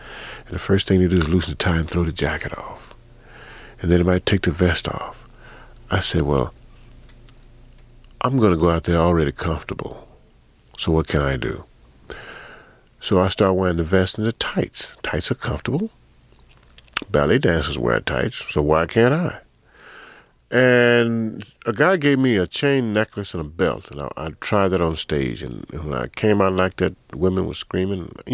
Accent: the South, United States; No, growing up in the South, man, you know, you don't sound like this.

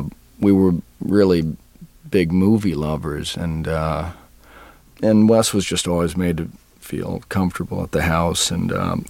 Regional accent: Texas, United States; Growing up in Texas, I would have to kind of hide the fact that I had absolutely no interest in the sports page.

